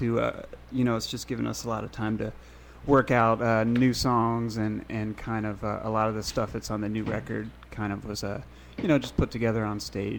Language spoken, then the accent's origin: English; New Jersey, United States; No, I'm from New Jersey, right outside Philly.